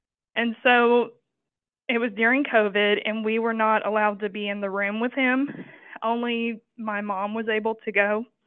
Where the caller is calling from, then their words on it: Houston, Texas, United States; I'm calling from Houston, Texas.